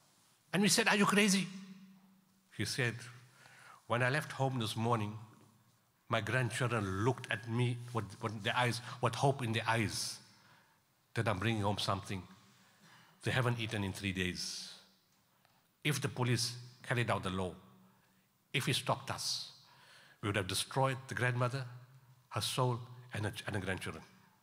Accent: Pietermaritzburg, KwaZulu-Natal, South Africa; A few years ago, a police van was driving from my hometown, Pietermaritzburg, to Durban on the N3.

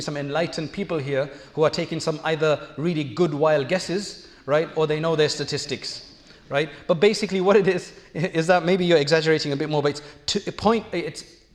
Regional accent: India; By the way, I'm Indian, and in places like this, you get a lot of things that are allowed for Indians

